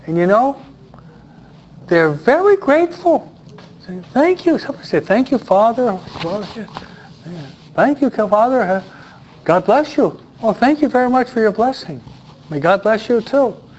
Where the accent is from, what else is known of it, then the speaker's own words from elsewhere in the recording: New York, United States; I'm a New Yorker.